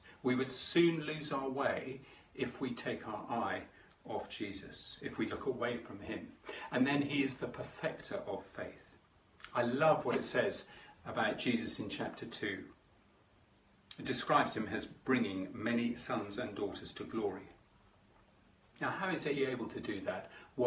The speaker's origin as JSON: {"language": "English", "country": "United Kingdom", "said": "And as a British person, in my UK passport it says I'm a resident of the UK."}